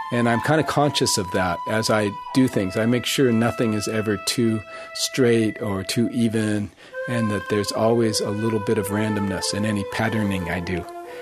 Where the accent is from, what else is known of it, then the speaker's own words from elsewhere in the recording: Mill Valley, California, United States; things I liked around where I grew up in Mill Valley, like Mount Tamalpais and the coast over by Stinson Beach and San Francisco skyline and Golden Gate Bridge.